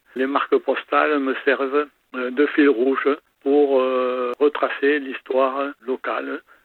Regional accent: Bessan, Occitanie, France; born there; now in Sébazan, France; je suis né à Bessan en 1949. J'habite maintenant à Sébazan, mon lieu d'adoption.

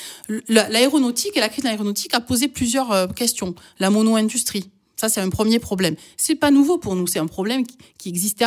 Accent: Occitanie, France; je vous disais que j'étais ariégeoise

